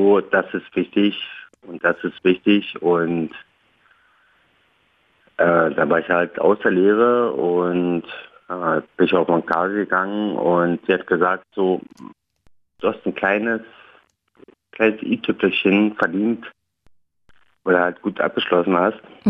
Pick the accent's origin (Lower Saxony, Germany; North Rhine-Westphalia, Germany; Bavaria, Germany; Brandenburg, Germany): Brandenburg, Germany; Cottbus; also ich komme aus Cottbus, habe eine Ausbildung in Leipzig gemacht